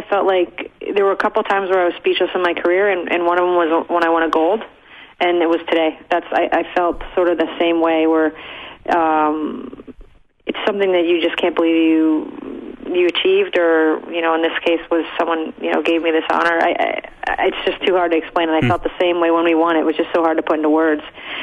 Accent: Chicago, Illinois, United States; we had season tickets to the Blackhawks because we grew up in Chicago.

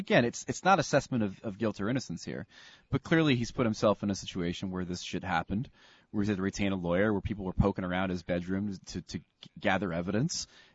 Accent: United States; as an American, I mean, he's a very special player for an American fan.

